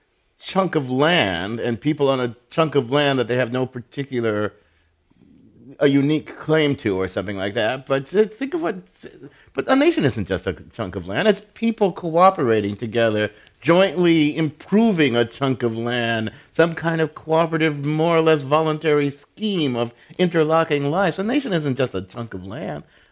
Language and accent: English; United States; And it was a long time before somebody like me could say, I'm an American and proud of it, because you were always on the outs.